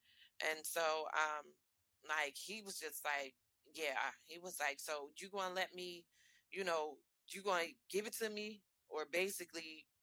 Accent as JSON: {"language": "English", "region": "Delaware", "country": "United States", "said": "He took me from my home state of Delaware to New Jersey."}